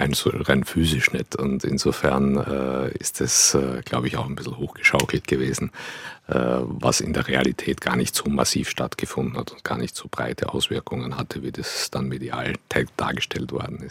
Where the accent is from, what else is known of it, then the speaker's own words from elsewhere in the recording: Austria; Naja, so das bisschen das Heimweh als Österreicher, das plagt einem schon ständig